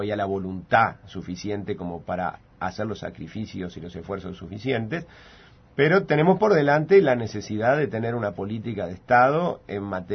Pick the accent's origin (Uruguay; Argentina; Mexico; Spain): Uruguay; y Uruguay primordialmente nos preocupa como uruguayos